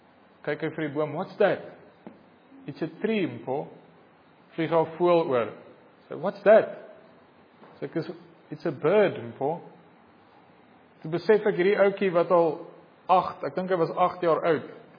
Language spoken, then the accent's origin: Afrikaans; Sannieshof, North West, South Africa; ek kom nou daar van Noordwes af, daar by Sannieshof.